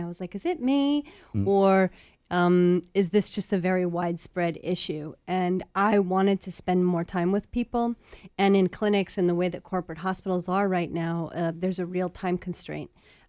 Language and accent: English; Los Angeles County, California, United States; So I grew up in Los Angeles County, and I went to LA County High School for the Arts.